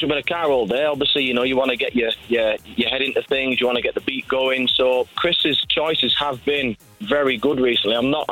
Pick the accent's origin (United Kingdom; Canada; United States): United Kingdom; North West England; I'm from Cumbria, up in the Lake District.